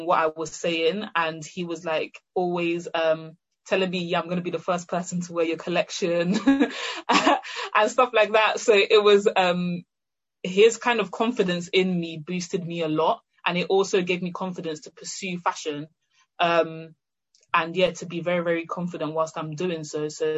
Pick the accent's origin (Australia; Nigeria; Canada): Nigeria; now in United Kingdom; I was born here, but I grew up in Nigeria